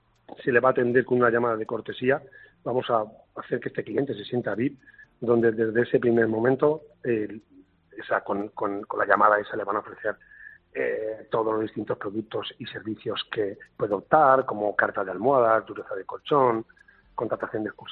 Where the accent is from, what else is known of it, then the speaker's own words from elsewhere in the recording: Alicante, Valencian Community, Spain; Yo, por ejemplo, soy de Alicante. Vivo en Alicante